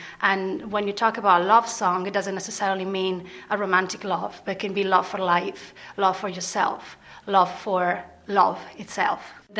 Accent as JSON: {"language": "English", "country": "Italy", "moved": "yes", "lives_now": "Balbriggan, Ireland", "said": "I come from Balbriggan, but originally from Italy."}